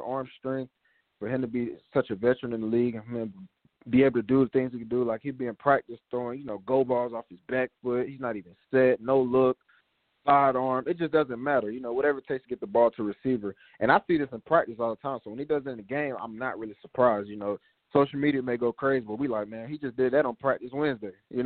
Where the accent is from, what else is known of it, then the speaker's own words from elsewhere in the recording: the South, United States; I was a little nervous at first because, you know, I'm from the South. I haven't played in too many, you know, cold games throughout my career